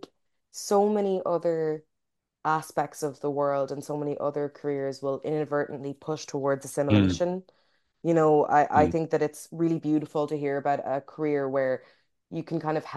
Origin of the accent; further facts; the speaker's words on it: Ireland; my automatic inclination was to kind of push towards being as Irish as possible. My Irish, when I left, school, my Irish was one of the, like, I had the best Irish in the class.